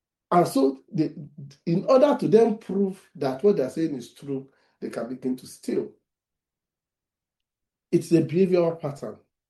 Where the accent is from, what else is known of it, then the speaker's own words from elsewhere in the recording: Ibadan, Oyo, Nigeria; what they will cook when I was growing up in the Ibadan.